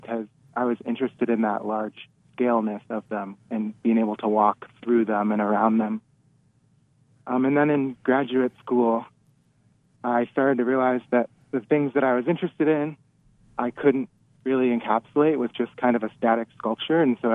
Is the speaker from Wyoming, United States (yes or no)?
no; Chicago, Illinois, United States; growing up in Chicago area, I have fond memories of visiting Italian bakeries with my family.